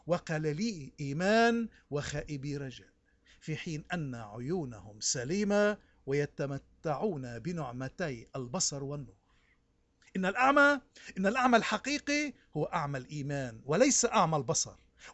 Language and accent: Arabic; Lebanon